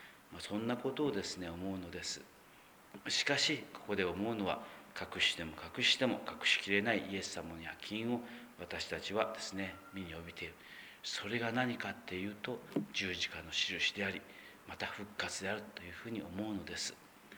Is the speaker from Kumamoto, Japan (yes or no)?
yes; Aso, Kumamoto, Japan; 私のふるさとはですね阿蘇にあります。阿蘇はですねたくさんですね自然がありまして、自然豊かな、